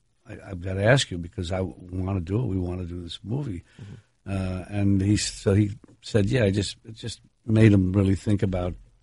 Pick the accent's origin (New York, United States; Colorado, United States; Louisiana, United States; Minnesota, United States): New York, United States; I'm from New York.